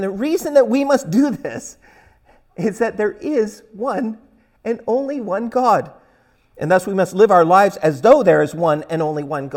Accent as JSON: {"language": "English", "town": "Vancouver", "region": "British Columbia", "country": "Canada", "moved": "yes", "said": "I am from Vancouver, as most of you know, and when I came to Nova Scotia, I was surprised at how much less multicultural it is than Vancouver."}